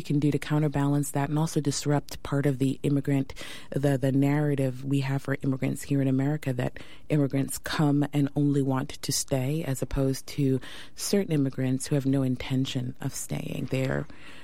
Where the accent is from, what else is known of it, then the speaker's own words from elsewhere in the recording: Houston, Texas, United States; Well, I grew up in mini Nigeria in my household, even though I grew up in Houston, Texas.